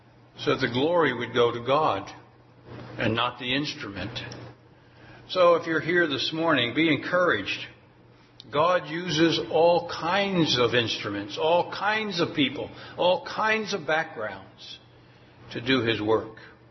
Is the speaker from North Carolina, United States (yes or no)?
no; Philadelphia, Pennsylvania, United States; Much like today, if, like myself, I was raised in Philadelphia, people say to me, "Oh, I can tell from you're from Philadelphia."